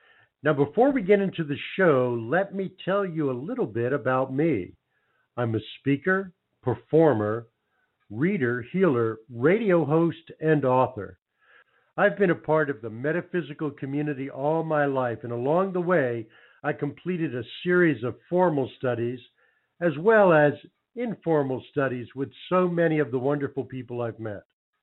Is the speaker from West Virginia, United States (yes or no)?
no; New York, United States; When I grew up in New York, there were so many bakeries, and we would always go to the bakery on Sunday to get the fresh rolls